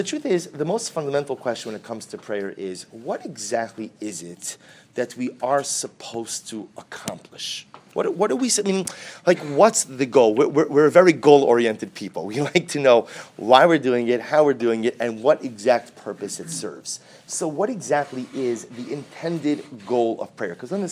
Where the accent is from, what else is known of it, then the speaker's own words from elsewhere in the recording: Pikesville, Maryland, United States; I'm from Pikesville.